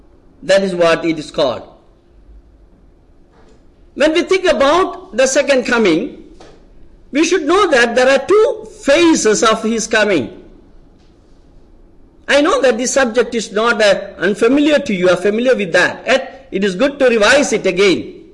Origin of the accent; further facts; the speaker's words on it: India; I'm coming from India. For the first time, I'm visiting this US. And probably this is my first sermon addressing to a non-Indian gathering. I always address to my Indian gatherings.